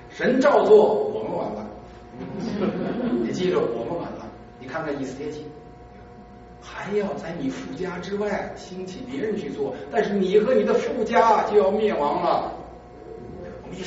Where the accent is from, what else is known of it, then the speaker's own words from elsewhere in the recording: China; 没想过说我们中国人经常抱怨啊，为什么选了